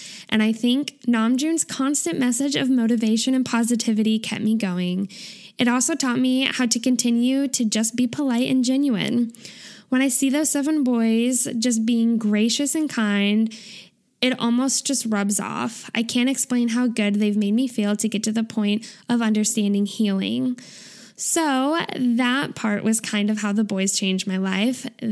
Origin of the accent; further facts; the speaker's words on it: Chicago, Illinois, United States; helping me navigate to the arena since I was from Chicago.